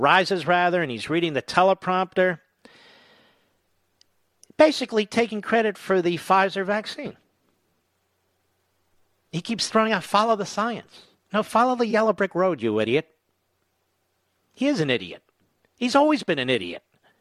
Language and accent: English; Philadelphia, Pennsylvania, United States; You know, I'm from Philadelphia. Stuffing ballots, ballot stuffing is the name of the game.